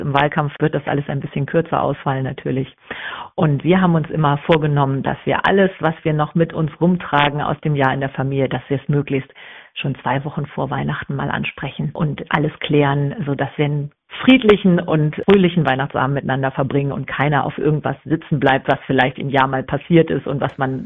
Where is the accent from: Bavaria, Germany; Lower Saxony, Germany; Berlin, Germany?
Lower Saxony, Germany; Oldenburg; Ich fahre dann nach Oldenburg, wo ich aufgewachsen bin.